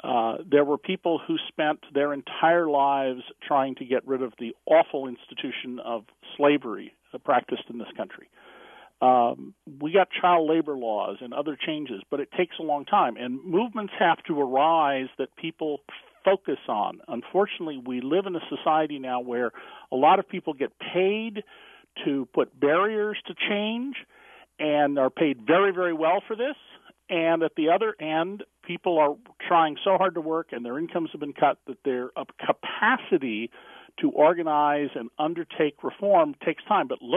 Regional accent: California, United States; The town I grew up in California, there was a discussion about tearing down the high school

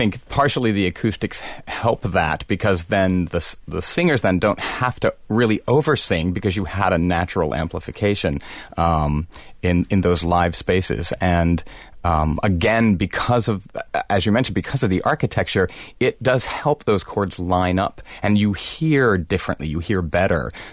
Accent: East Coast, United States; now in Wisconsin, United States; So, and I'm from back east. So coming to Wisconsin, you know, there are so many

